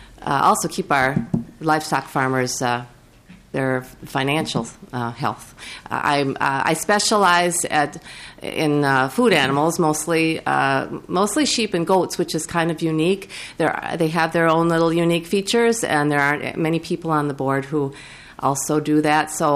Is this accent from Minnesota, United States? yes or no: yes; Watertown, Minnesota, United States; I'm a veterinarian from Watertown, Minnesota.